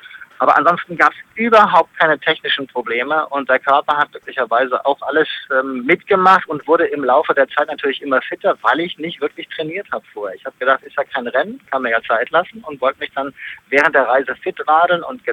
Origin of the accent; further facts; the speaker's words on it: Hanau, Hesse, Germany; also in Hanau, meiner Heimatstadt, losgeradelt und dann 5-6 Tage durch die Flusstäler bis nach Bremerhaven.